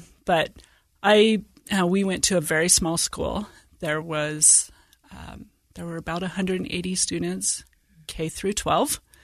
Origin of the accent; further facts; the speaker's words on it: Washington, United States; also born or lived in Virginia; And so I was born in Virginia and spent my elementary and junior high years in rural northeastern Washington, about 60 miles north of Spokane, about 40 miles south of the Canadian border.